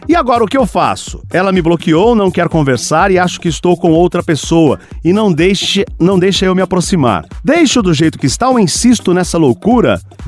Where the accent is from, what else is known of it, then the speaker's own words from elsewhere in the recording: São Luís, Maranhão, Brazil; Sou de São Luís do Maranhão.